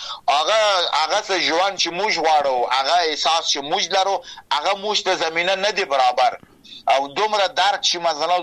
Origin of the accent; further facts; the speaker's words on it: Afghanistan; زه یو انسانیم په افغانستان کې پیدا سوم او غت سوم،